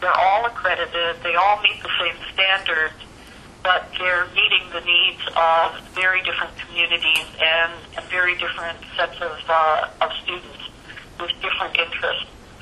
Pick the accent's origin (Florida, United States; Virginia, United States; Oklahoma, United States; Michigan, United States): Michigan, United States; I took a long consulting gig at Central Michigan, which was terrific for me because I grew up in Michigan.